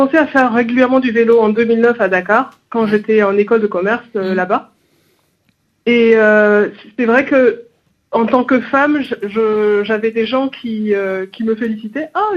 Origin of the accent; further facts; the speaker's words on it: Guinea; ça partait d'un été à Farana, en Guinée, parce que je suis guinéenne.